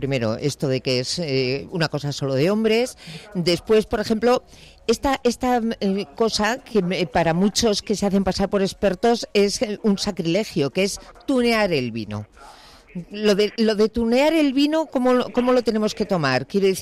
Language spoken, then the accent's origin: Spanish; Basque Country, Spain; Es que yo soy vasca